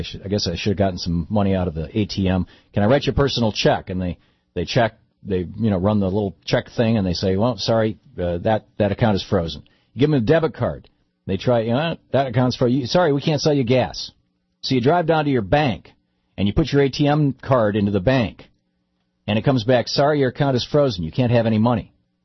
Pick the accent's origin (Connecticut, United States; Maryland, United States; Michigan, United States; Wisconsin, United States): Michigan, United States; Lansing; also born or lived in Grand Rapids / Ann Arbor; now in Detroit, United States; And, you know, I grew up in Michigan. I was born in Kent County. I was born in Grand Rapids. Louise and I grew up in, both of us, I grew up in Lansing.